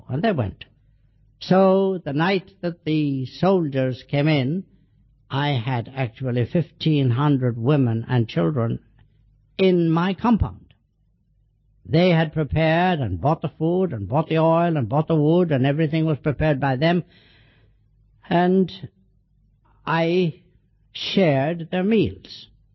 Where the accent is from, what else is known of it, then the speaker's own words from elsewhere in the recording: Dublin, Leinster, Ireland; I came from Dublin, was educated in Belvedere College